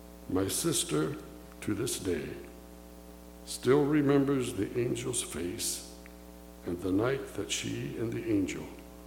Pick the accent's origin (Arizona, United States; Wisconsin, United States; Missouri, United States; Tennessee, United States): Missouri, United States; Independence; from Independence, Missouri.